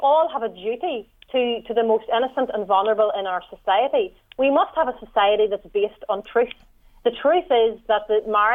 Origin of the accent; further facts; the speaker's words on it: Northern Ireland, United Kingdom; I mean, you can tell from my accent that I'm from the north.